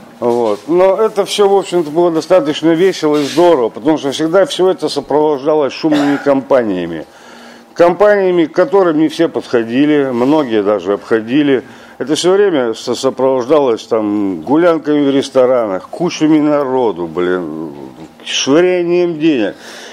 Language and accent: Russian; Kostroma, Kostroma Oblast, Russia; сам я из Костромы